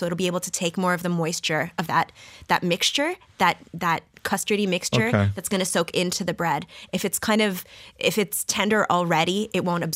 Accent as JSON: {"language": "English", "country": "Canada", "said": "I'm from Canada, just to be clear."}